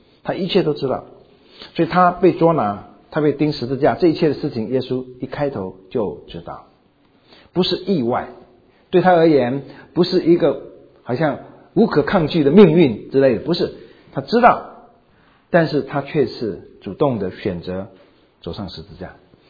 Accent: China; 我们中国人吃饭也是躺着吃的，我们也不是坐着吃的。

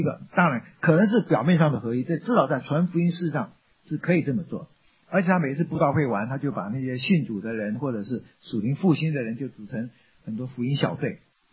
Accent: Taiwan; born there; 当我还没出生呢，我在台湾出生的

